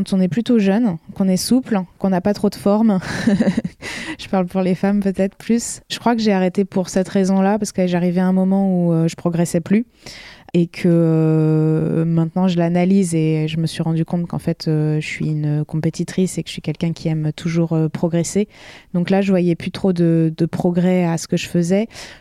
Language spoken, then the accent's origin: French; La Rochelle, Nouvelle-Aquitaine, France; je suis originaire de La Rochelle. Et à La Rochelle, pour ceux qui connaissent, la voiture est assez... proscrite et tout se fait à vélo. Donc en fait, depuis gamine, je fais tout à vélo.